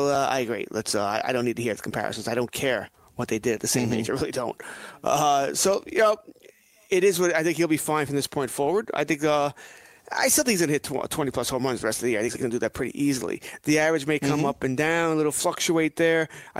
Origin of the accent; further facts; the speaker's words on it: Elmont, New York, United States; I grew up in Elmont, which is where Belmont Racetrack is, but I think I've been to that racetrack 2-3 times in my life.